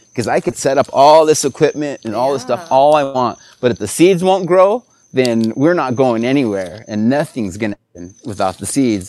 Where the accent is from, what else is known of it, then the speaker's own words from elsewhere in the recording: New Mexico, United States; I'm the local New Mexico chili expert because I'm from New Mexico.